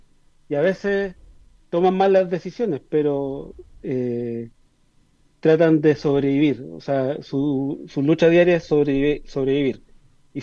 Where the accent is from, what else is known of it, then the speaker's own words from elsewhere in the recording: Talcahuano, Biobío, Chile; now in Santiago, Chile; Yo nací en Talcahuano, viví ahí hasta el 2011, y ahora estoy en Santiago por las razones laborales